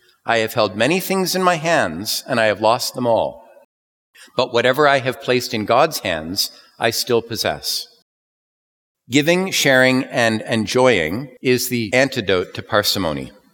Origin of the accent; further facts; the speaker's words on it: Canada; As a Canadian people, we are a nation of unending skies, fertile soils, abundant forests, hills, and oceans. And as Christians in this land